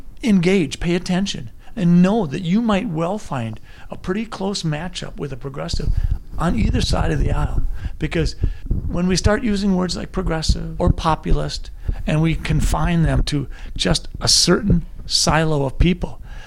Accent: Minnesota, United States; I'm a Minnesotan. I'm a United States citizen.

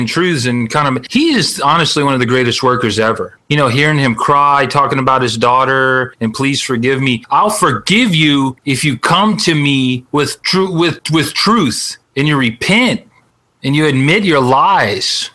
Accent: Raceland, Louisiana, United States; also born or lived in Thibodaux; I was born in Thibodaux General Medical Center. I was raised in Raceland, Louisiana. We say Raceland real quick because we'll go at the end of things.

